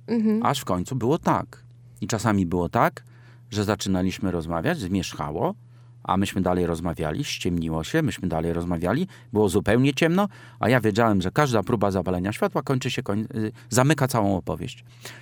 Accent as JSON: {"language": "Polish", "town": "Lublin", "region": "Lublin Voivodeship", "country": "Poland", "tie": "born there", "also_born_or_lived": "Warsaw", "moved": "as an adult", "said": "ja jestem urodzony w Lublinie. Przyjechałem tutaj, bo miałem taki kilkuletni pobyt studencki, a potem jeszcze zostałem w Warszawie przez 2 lata. Przybyłem tutaj w 83 roku, szczerze mówiąc, średnio znając Mazury."}